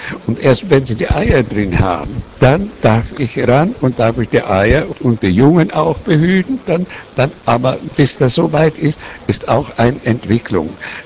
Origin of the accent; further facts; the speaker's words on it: Bohemia, Czechia; Ich habe es der ganzen Menschheit unter dem Patronat meiner Heimat Böhmen geschenkt.